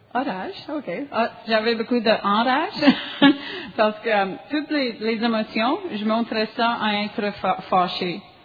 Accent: Ottawa, Ontario, Canada; born there; French is a second language; now in Saint-Albert, Canada; Je suis venue au monde à Ottawa, dans une famille où on ne montre pas beaucoup nos émotions.

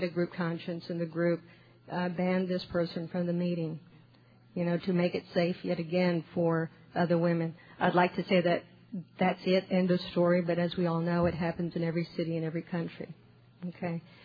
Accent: Austin, Texas, United States; I'm an alcoholic. I'm from Austin, Texas.

